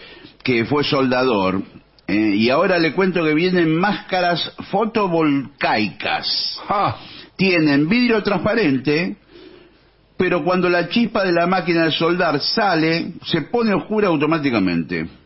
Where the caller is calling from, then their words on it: Maipú, Mendoza, Argentina; de Maipú, Mendoza.